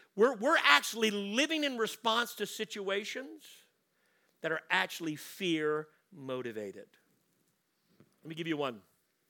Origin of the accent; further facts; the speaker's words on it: Louisbourg, Nova Scotia, Canada; It was 25, 30 minutes from my hometown, Lewisburg, to Sydney, where I used to go, where all the restaurants were. My hometown didn't have much, maybe two or three restaurants.